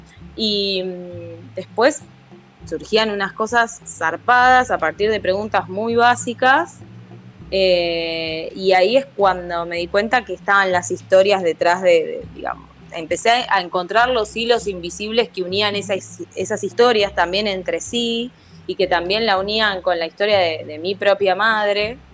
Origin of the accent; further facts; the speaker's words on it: Buenos Aires, Argentina; now in Bragado, Argentina; pero soy de Deró